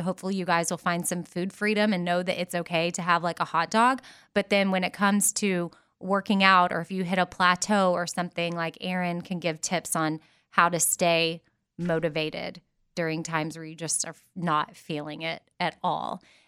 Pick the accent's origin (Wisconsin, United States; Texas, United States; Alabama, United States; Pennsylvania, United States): Texas, United States; Austin; especially Austin being my hometown and where I grew up